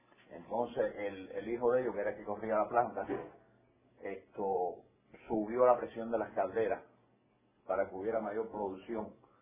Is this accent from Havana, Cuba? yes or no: yes; Havana, Cuba; el 33 creo que fue que ellos se mudaron para La Habana. Y yo nací en La Habana en el 39. … era de La Habana. … son oriundos de Galicia y … de Mallorca.